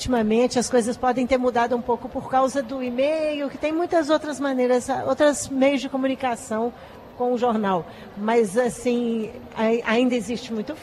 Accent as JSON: {"language": "Portuguese", "region": "Minas Gerais", "country": "Brazil", "said": "lá é a minha terra, lá é a terra da minha família."}